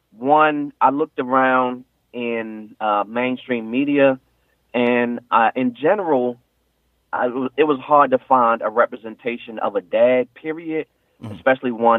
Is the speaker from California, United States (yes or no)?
no; Baltimore, Maryland, United States; I'm from Baltimore, East Baltimore.